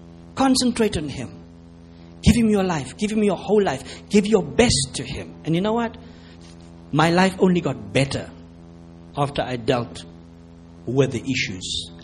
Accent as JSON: {"language": "English", "town": "Cape Town", "region": "Western Cape", "country": "South Africa", "tie": "born or raised there", "said": "growing up in Cape Town, we have a lot of sand."}